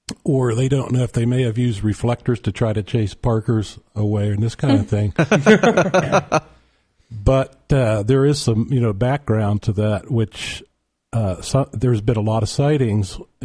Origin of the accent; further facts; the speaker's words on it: Martins Ferry, Ohio, United States; I grew up in Martins Ferry, and outside of Martins Ferry, there's a myth that could be an urban legend